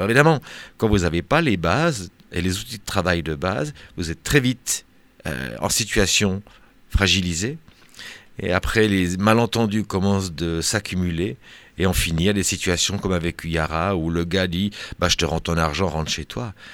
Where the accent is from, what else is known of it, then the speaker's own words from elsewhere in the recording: Switzerland; c'est vrai que chez nous en Suisse, une des premières choses que j'ai fait quand j'ai perdu la vue, j'ai appris le braille